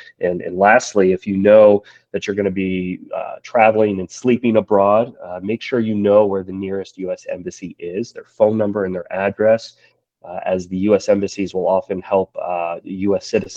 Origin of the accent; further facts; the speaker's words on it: Orlando, Florida, United States; it's get out of Orlando, my hometown, because it looks like everyone's coming here.